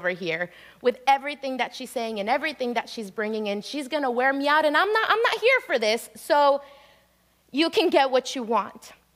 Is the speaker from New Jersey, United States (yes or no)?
yes; New Jersey, United States; growing up in New Jersey is rough, right, with the driving.